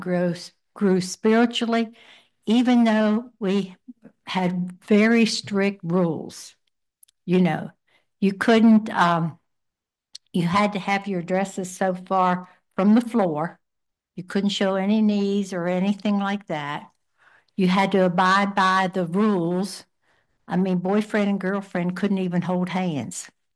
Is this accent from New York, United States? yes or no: no; Pinto, Maryland, United States; I was raised in Pinto, Maryland, where Steve's dad was raised.